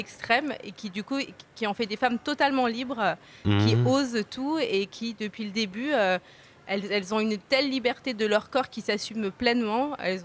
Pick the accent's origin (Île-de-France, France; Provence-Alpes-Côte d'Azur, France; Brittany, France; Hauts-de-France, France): Provence-Alpes-Côte d'Azur, France; Marseille; Moi, je suis marseillaise.